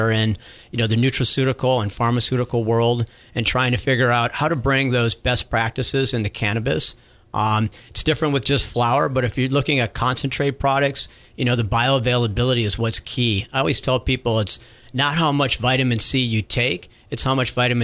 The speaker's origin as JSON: {"language": "English", "region": "Midwest", "country": "United States", "tie": "born or raised there", "said": "So I grew up in the Midwest and was in high school in the late 70s"}